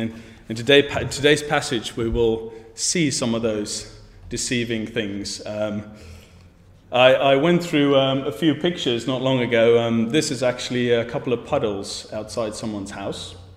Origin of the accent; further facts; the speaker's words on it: South Africa; With that kind of name, I'm South African, in case you wondered.